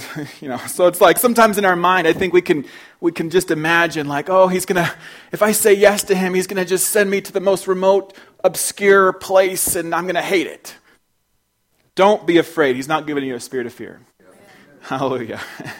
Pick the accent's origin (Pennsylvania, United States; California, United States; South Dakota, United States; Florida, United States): California, United States; Mammoth Lakes; growing up in Mammoth, and used to play them in Mammoth High School